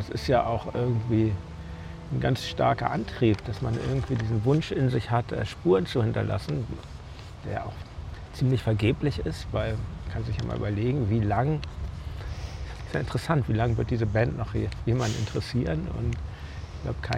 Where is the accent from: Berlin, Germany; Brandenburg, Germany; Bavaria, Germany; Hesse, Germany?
Berlin, Germany; born there; Und außerdem bin ich in der Stadt geboren und ich lebe auch gerne in der Stadt, muss ich sagen.